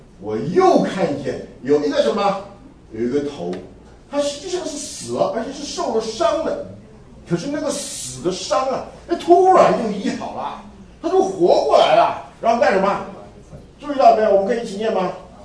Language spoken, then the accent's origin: Chinese; Henan, China; 我是河南人，所以我就很高兴，他河南来了